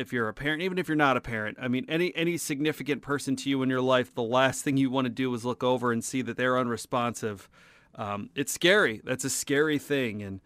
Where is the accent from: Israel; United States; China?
United States; New Jersey; I was a little guy growing up in Jersey